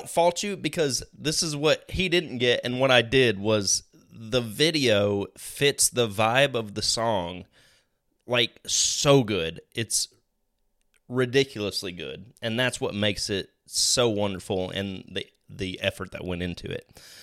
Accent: Alabama, United States; I was about to say, we're from Alabama.

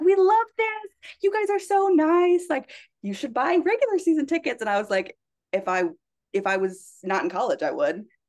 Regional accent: North Carolina, United States; But I grew up in North Carolina, like college basketball is huge there.

